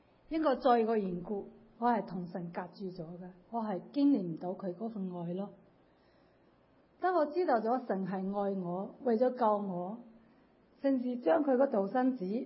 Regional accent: Hong Kong; now in United States; 我是六年前跟我先生由香港移民来美国。

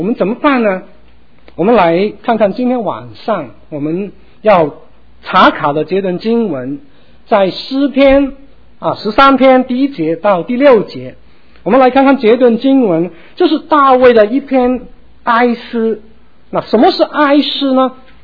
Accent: Hong Kong; now in United States; 在我1973年的时候，我们一家也从香港移民到美国，当时我们也在寻找这个美国梦，我们希望可以得到一个更好的生活。

